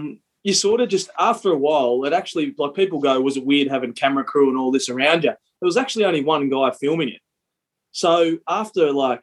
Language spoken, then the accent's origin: English; Australia; Being an Aussie, we ended up at the walkabout